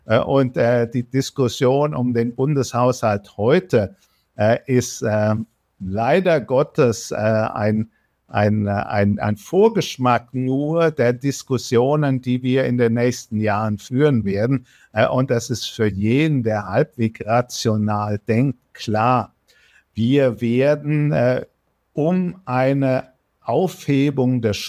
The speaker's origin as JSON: {"language": "German", "region": "Bavaria", "country": "Germany", "tie": "born or raised there", "said": "Ich denke an meine Heimat, die Bayerische Rhön."}